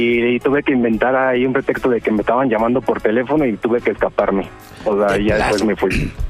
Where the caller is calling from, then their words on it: Mexico City, Mexico; De aquí de la Ciudad de México, estoy en el pleno tráfico.